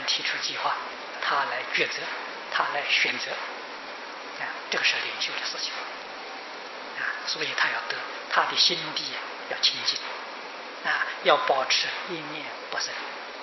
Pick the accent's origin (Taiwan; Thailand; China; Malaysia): China; 他这个故宫里面三个最大的建筑物，我们中国人俗话称金銮殿呢。